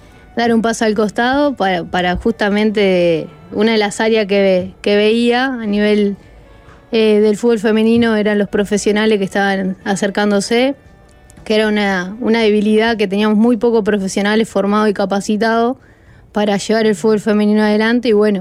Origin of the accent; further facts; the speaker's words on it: Trinidad, Flores, Uruguay; Yo soy de Trinidad Flores, sí. Allá no existía fútbol femenino en aquel entonces